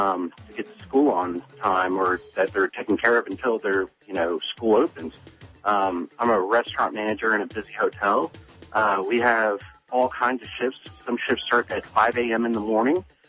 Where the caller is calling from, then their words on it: Houston, Texas, United States; I'm calling from East End, part of Houston here.